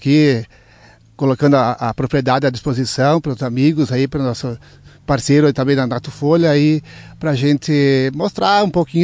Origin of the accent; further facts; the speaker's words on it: Arvorezinha, Rio Grande do Sul, Brazil; born there; mas eu já nasci aqui em Arvorezinha e faz um bom tempo que a gente reside aqui em Arvorezinha.